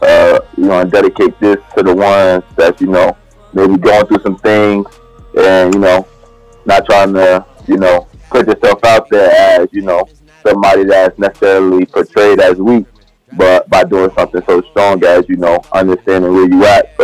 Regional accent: North Carolina, United States; Well, first off, I'm from North Carolina. I'm 28.

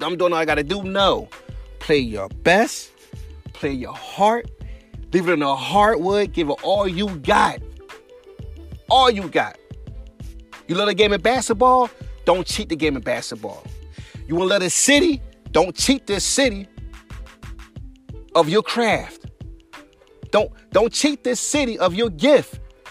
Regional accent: Philadelphia, Pennsylvania, United States; I'm from Philly. Born and raised in Philly. West Philly, to be exact.

